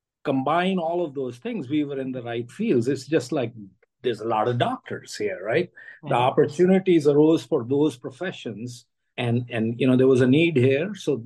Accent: India; English is a second language; moved away; But then I'm as Indian as I was when I came, because basically my upbringing was there, right? So a lot of my value system got set in my childhood there. Yeah. I'm certainly much more Indian than my kids are, right?

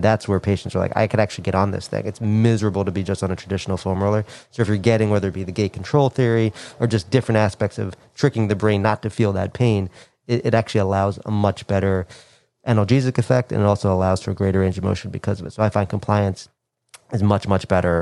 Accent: Long Island, New York, United States; and you know I'm from Long Island, so everyone in the area has a lacrosse ball on them pretty much at all times.

